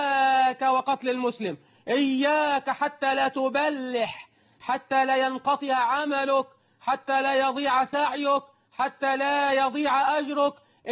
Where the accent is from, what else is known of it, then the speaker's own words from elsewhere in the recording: Egypt; أنا مصري مثلكم وأنا مسلم مثلكم